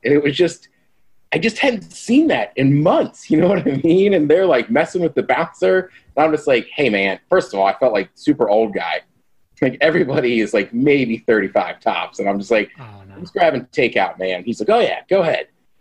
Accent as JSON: {"language": "English", "town": "College Park", "region": "Maryland", "country": "United States", "tie": "born or raised there", "said": "I grew up in College Park"}